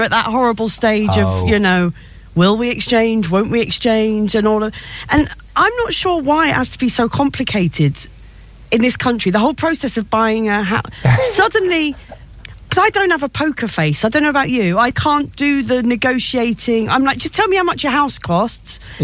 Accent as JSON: {"language": "English", "country": "United Kingdom", "said": "I wish I could see it more like you. I'm too British about it."}